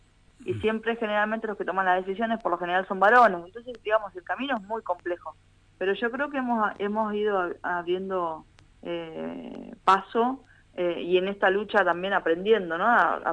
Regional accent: Argentina

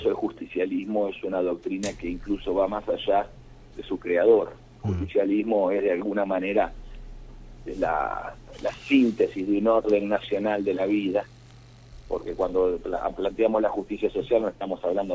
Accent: Argentina; nosotros somos argentinos.

